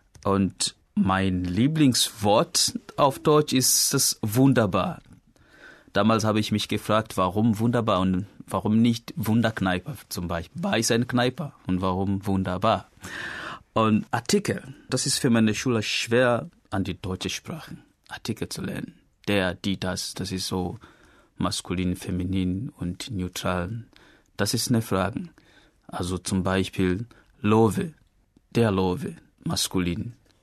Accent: Dar es Salaam, Tanzania; German is a second language; now in Germany; Ich komme aus Dar es Salaam, Hauptstadt Tansanias.

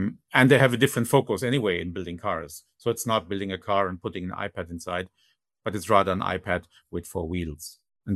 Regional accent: Germany; So I'm just bent from India, and still, if you say you're from Germany, image is fantastic.

